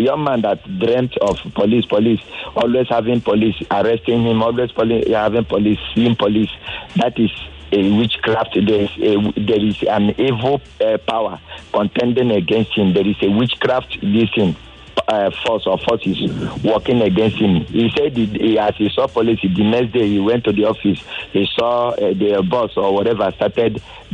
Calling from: Amuwo, Lagos, Nigeria; I'm calling from Amuwo.

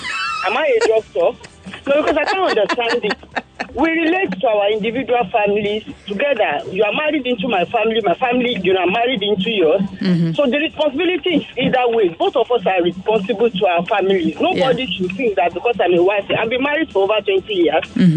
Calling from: Ikeja, Lagos, Nigeria; Yes, I'm calling from Ikeja.

